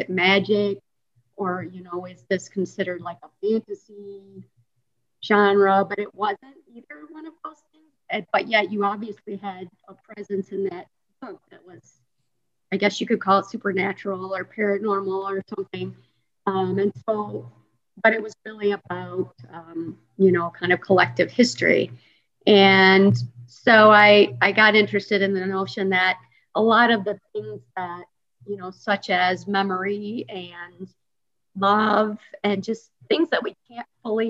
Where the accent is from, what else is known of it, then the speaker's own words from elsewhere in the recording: Kalamazoo, Michigan, United States; born there; I am was born in Michigan, actually. I was born in Kalamazoo, Michigan